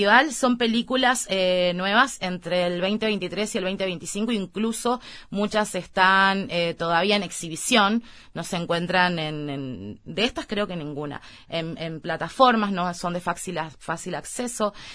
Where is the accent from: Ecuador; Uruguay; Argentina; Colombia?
Uruguay; para mí como uruguaya, traerlo a Uruguay